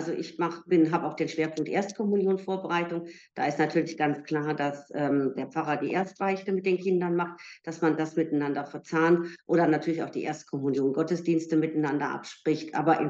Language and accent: German; North Rhine-Westphalia, Germany; now in Baden-Württemberg, Germany; ich bin aus dem Erzbistum Köln gebürtig und bin dort auch bis zum Abitur aufgewachsen.